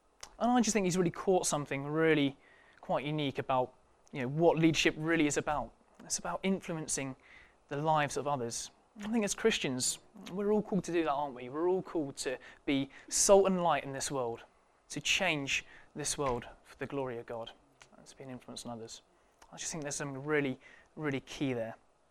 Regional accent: Cambridge, East of England, United Kingdom; moved away as an adult; now in Loughborough, United Kingdom; I'm originally from Cambridge, 23 years old, and I came to Loughborough 4 years ago-ish, 3.5 years ago, as a student.

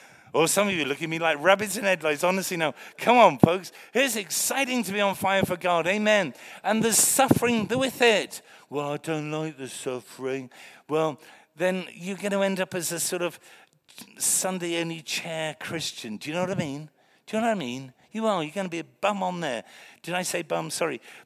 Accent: England, United Kingdom; I thought it was English because I'm English.

